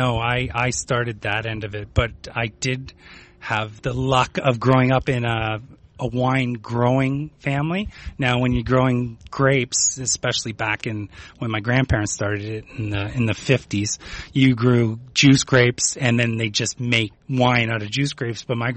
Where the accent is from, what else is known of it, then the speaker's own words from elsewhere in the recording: St. Catharines, Ontario, Canada; I'm from St. Catharines, Ontario, in Canada.